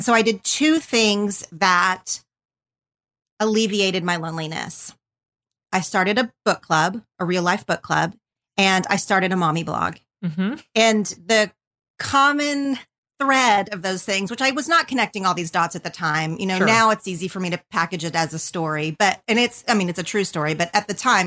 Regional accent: Oklahoma, United States; growing up in Oklahoma, I felt like you stand out when you're different in like smaller areas, of course.

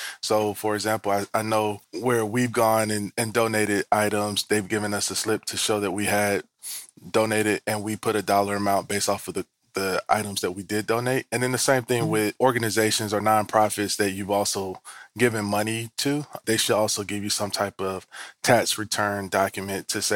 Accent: Tennessee, United States; I'm from Tennessee, so.

